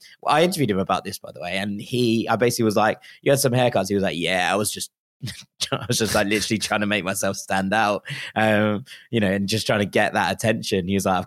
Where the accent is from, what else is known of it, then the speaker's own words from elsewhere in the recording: Hammersmith, London, United Kingdom; because I come from Hammersmith, which is like the opposite end of the world.